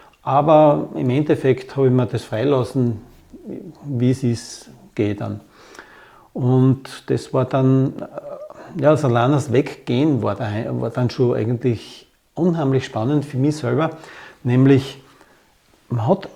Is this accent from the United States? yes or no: no; Austria; Und das ist meine Heimat, mein Daheim.